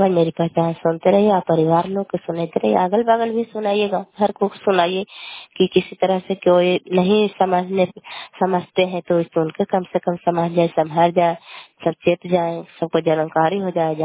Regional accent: Kalyanpur, Bihar, India

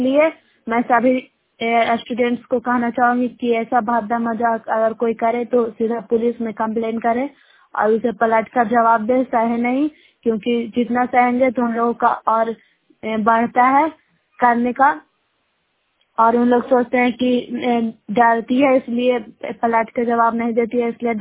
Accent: Bairiganj, Bihar, India; ग्राम बैरीगंज post में करता, जिला नालंदा ब्लॉक रैपिड ट्रैक की निवासी हूँ।

